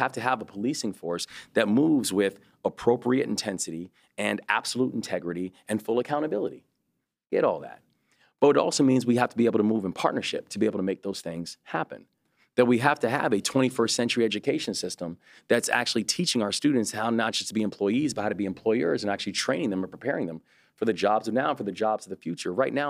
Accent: Baltimore, Maryland, United States; It's not because, I'm Baltimore and I'm a, you know, rep from my hometown.

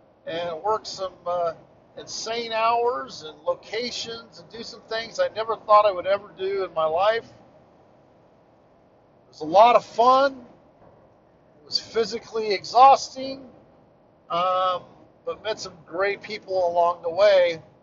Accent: Wichita, Kansas, United States; born there; I was born in the Midwest, originally born in Wichita, Kansas, where we still have family out. Actually, we still have a family farm. Moved around quite a bit.

